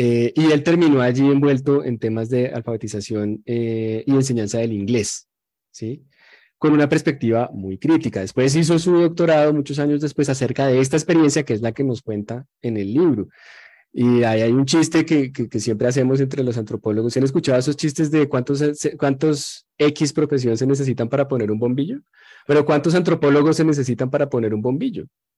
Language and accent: Spanish; Bogotá, Colombia; pero pues yo me siento tan bogotano como Monserrate.